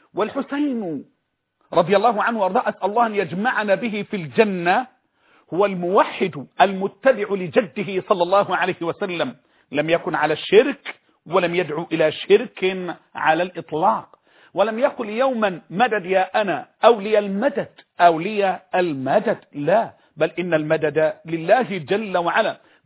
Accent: Egypt; أنا مصري، انتمائي لبلدي، انتمائي لبلدي.

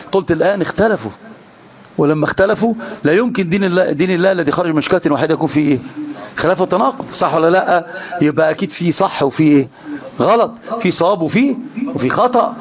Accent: Egypt; عندنا في مصر بق يعني كاسه يعني ايش فم، تشرب بق خمره ما تصليش، لازم تغسل بقك تغسل فمك، يعني انا اترجم واقول بالمصري

